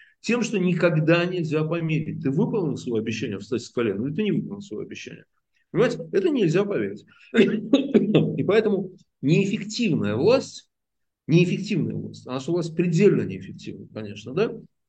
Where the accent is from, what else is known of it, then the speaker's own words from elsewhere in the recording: Saint Petersburg, Russia; я сам из Питера.